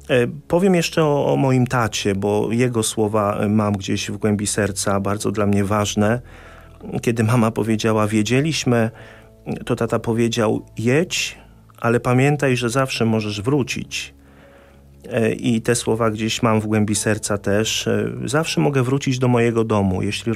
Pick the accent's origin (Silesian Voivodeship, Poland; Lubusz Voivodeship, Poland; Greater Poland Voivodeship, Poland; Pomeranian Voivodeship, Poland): Pomeranian Voivodeship, Poland; Sycewice; księża Salezjanie z parafii Sycewice koło Słupska. To są moje rodzinne strony.